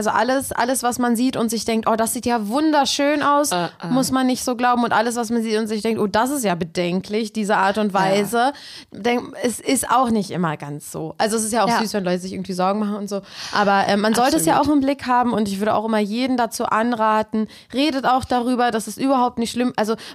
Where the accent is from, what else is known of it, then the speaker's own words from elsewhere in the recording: Berlin, Germany; Ich bin in Köpenick aufgewachsen und da ist dieses Unionstadion in der Ecke.